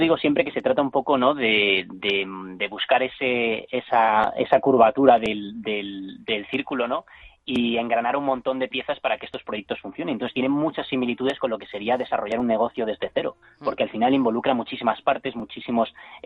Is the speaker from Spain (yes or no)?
yes; Spain; en España, que es mi tierra